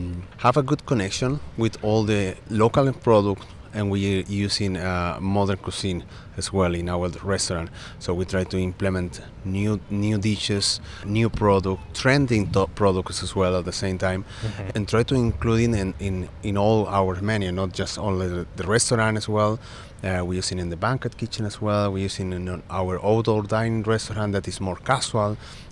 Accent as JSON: {"language": "English", "country": "Chile", "also_born_or_lived": "Barcelona", "second_language": "English", "moved": "as an adult", "said": "Well, I'm from Chile, and I started my career over there, and I moved into Barcelona, 22 years old."}